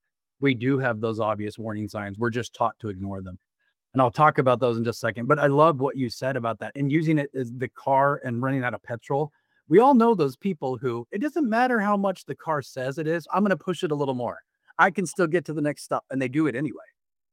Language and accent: English; Texas, United States; But I remember we grew up in South Texas